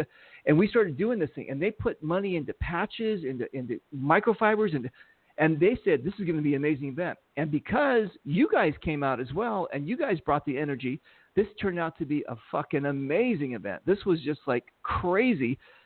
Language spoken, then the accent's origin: English; Los Angeles, California, United States; Now, again, I'm from Los Angeles. Everything past like Nevada is just like, you know, whatever.